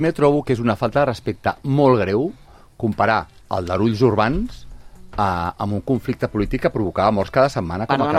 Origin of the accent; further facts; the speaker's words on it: Catalonia, Spain; jo sóc del Penedès.